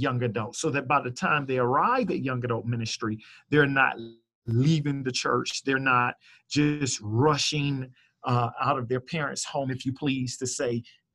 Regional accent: South Carolina, United States; I'm born and raised in South Carolina.

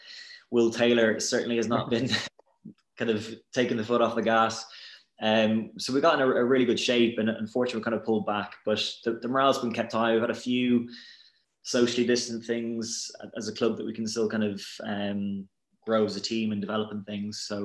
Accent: Wexford, Leinster, Ireland; also born or lived in England; When I came back to Ireland, I think it was six, maybe seven. Yeah, new school, new friends, all that kind of thing. And down in Wexford, which is southeast of Ireland, it's about an hour south of Dublin

